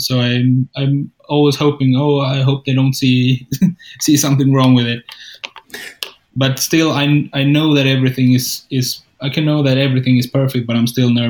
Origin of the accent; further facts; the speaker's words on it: Sweden; still, I'm from Sweden. We're humble people